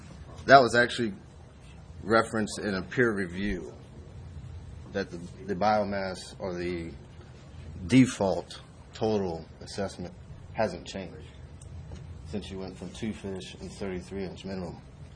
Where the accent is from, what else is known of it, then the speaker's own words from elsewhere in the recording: North Carolina, United States; from North Carolina.